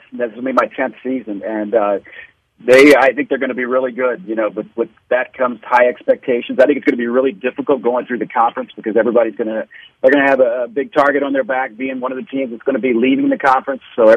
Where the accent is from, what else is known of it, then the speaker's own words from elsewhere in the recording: Houston, Texas, United States; I kind of started in Houston. So I kind of grew up with I grew up in Houston and kind of Houston television kind of grew up with me too.